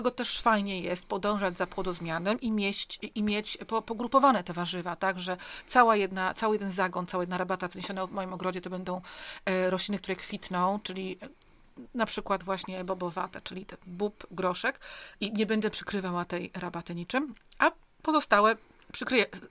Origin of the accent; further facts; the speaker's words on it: Pomeranian Voivodeship, Poland; u mnie na Kaszubach